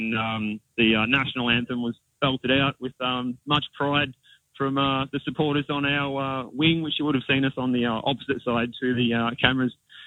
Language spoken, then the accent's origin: English; Australia; as Aussie fans and having been to see the Socceroos not perform as we'd hoped in previous Men's World Cups